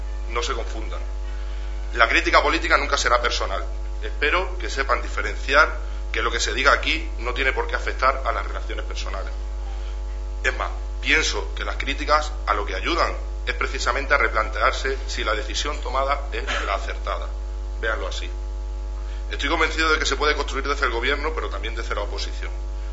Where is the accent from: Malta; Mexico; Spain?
Spain; Guareña, Extremadura; No quiero eso para mi pueblo. Quiero que todos los jóvenes de Guareña puedan tener un futuro aquí